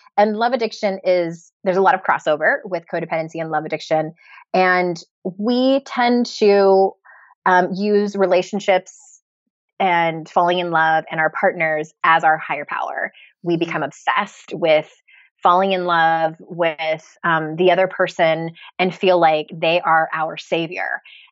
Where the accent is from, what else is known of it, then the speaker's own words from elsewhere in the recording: San Diego, California, United States; moved away as an adult; So I'm from San Diego, and I lived there for 36 years before we moved not that long ago.